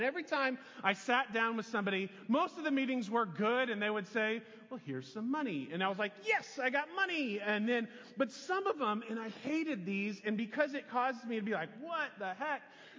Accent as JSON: {"language": "English", "town": "Lawrence", "region": "Kansas", "country": "United States", "tie": "born or raised there", "said": "And we moved to Lawrence, Kansas to be here for like 5 minutes because I grew up in Lawrence, Kansas."}